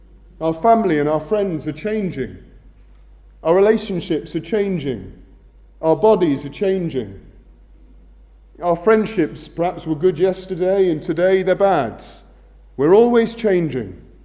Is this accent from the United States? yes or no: no; England, United Kingdom; also born or lived in Scotland / Northern Ireland; now in Wales; I've lived in Scotland. I was born and brought up in England, spent a great deal of time in Northern Ireland, and now I live in Wales.